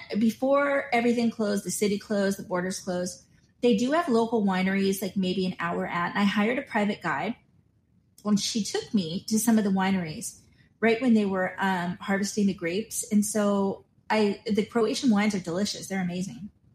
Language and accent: English; United States; moved away as an adult; now in Shanghai, China; because, you know, as an American, you can only stay in Shanghai.